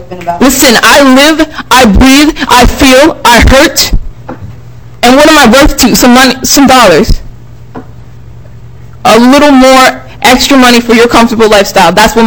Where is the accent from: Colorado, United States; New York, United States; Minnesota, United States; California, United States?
Minnesota, United States; Hastings; now in Minneapolis, United States; I live in Minneapolis, but I'm from Hastings, Minnesota. So that's in Dakota County.